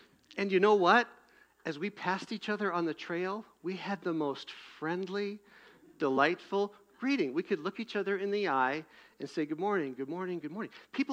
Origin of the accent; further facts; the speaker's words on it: United States; And I thought to myself, I'm an American. I'm a U.S. citizen.